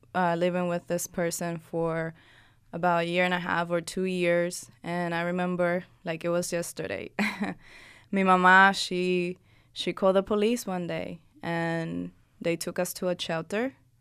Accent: Puerto Rico; because I'm Dominican. But if I go to the Dominican … because I was raised in Puerto Rico.

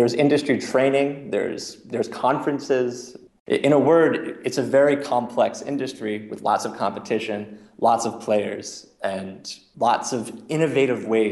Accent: United States; it just seems that it exposed my own ideas as an American.

